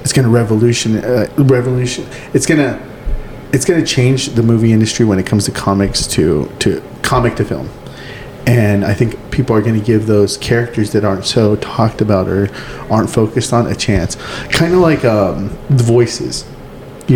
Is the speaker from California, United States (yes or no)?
yes; California, United States; So, like, CW, WB, you know, all the KCAL 9, because I grew up in California.